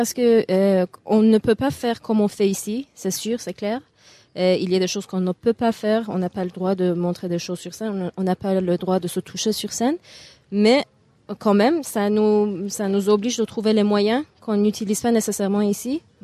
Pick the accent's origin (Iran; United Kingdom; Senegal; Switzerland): Iran; French is a second language; now in France; Je suis iranienne, et puis je travaille avec Alain Lecuc dans la compagnie Papier Théâtre, et je fais l'université de la marionnette en Iran, donc je suis marionnettiste formé en Iran, et je travaille maintenant en France.